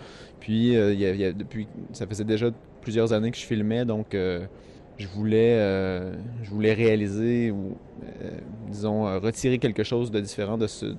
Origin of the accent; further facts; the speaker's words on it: Quebec, Canada; est un voyage chez moi, au Québec.